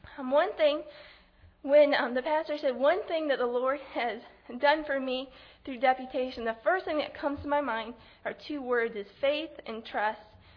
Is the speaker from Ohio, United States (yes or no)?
yes; Ohio, United States; moved away as an adult; But I was born in Ohio. I moved to Georgia when we got married in 2007. But I grew up there, and my family were Christians.